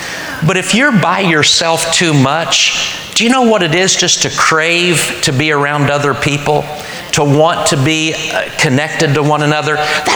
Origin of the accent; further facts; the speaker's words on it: Oklahoma, United States; I'm from Oklahoma. You know where I'm from, it's like Mayberry compared to here.